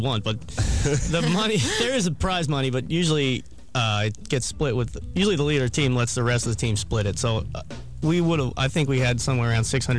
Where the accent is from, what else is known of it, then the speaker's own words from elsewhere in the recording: Pennsylvania, United States; I grew up in Pennsylvania, and a friend of mine and I got some mountain bikes just to go fishing down the river.